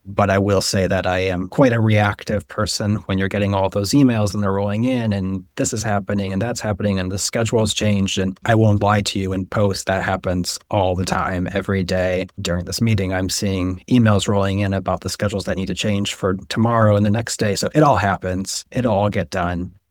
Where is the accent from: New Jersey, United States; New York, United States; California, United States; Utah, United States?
New York, United States; and as a New Yorker, you're not allowed to fangirl over the fact that you're in the elevator with your idol